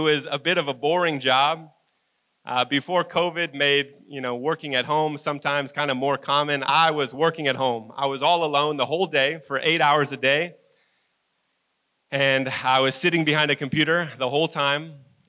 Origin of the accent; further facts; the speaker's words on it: United States; I grew up in America, so we say Elijah and Elisha.